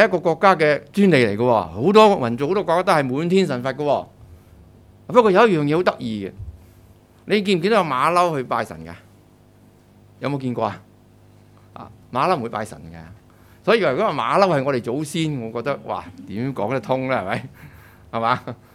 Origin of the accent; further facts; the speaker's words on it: China; 所以滿天神佛就唔係我哋中國人嘅信仰嚟嘅。